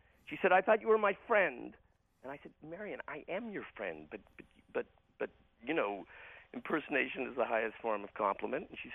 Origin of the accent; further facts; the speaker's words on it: Hamilton, Ontario, Canada; when I was growing up in Hamilton, Ontario, there was a guy down the street who had a very high voice